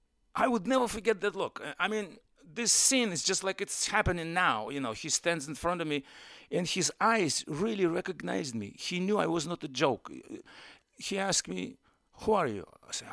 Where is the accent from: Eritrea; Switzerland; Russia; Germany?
Russia; moved away as an adult; now in United States; my home country of Soviet Union then, but I still consider it Russia, to America, where I came to in 73. I escaped from then Soviet Union to see my heroes.